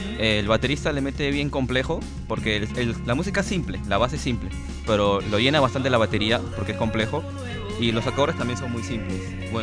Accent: Japan; moved away; Yo le meto un poco de tipo asiático porque yo vengo de Japón

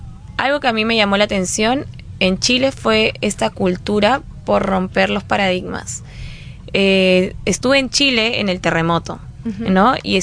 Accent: Peru; nosotros como peruanos confiamos en el peruano que está en nuestro costado.

